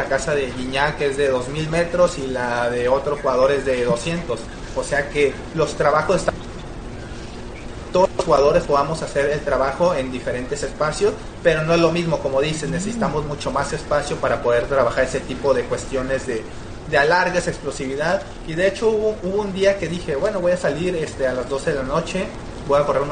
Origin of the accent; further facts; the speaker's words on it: Guadalajara, Jalisco, Mexico; also born or lived in Veracruz; now in Monterrey, Mexico; como dices, nací en Veracruz, pero soy más tapatío, viví la mayor parte de mi vida ahí en Jalisco y bueno, hoy nos toca estar acá en Monterrey, pero me considero tapatío